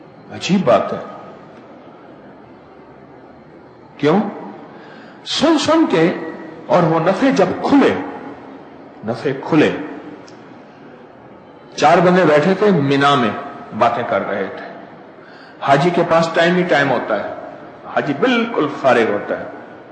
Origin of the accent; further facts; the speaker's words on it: Lahore, Punjab, Pakistan; میں نے کہا میں لاہور سے ہوں۔